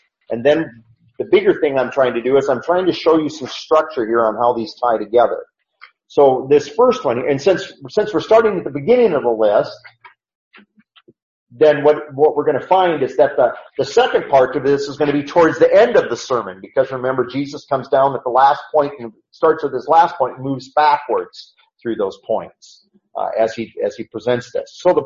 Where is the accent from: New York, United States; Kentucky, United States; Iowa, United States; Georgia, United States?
Iowa, United States; my first time I listened to Dave speak when I was growing up in Iowa